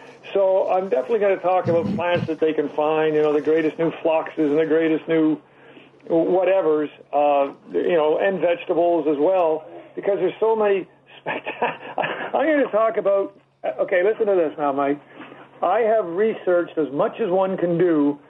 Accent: Montreal, Quebec, Canada; I grew up in Canada, so I grew up in Montreal, so I do know cold, I do know snow, and I do know winter.

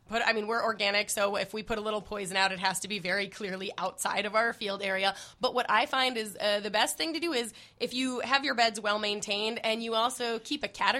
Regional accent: New York, United States; now in Chicago, United States; I guess I speak with a little bias because I moved to Chicago from New York.

